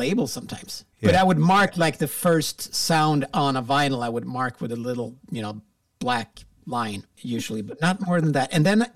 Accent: Sweden; English is a second language; at, you know, like a local kind of like a YMCA kind of youth place in back in my hometown in Sweden.

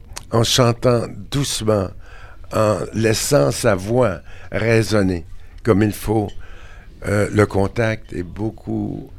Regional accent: Montreal, Quebec, Canada; Puis nous autres, on vient de Montréal. J'avais pas de chevaux à Montréal

